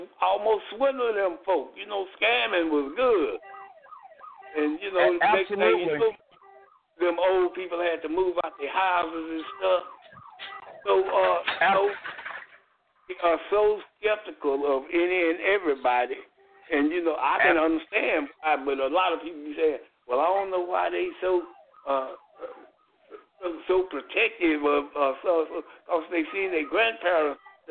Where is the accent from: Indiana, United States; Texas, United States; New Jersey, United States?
Texas, United States; Dallas; especially where I grew up over in South Dallas and Bunton and everything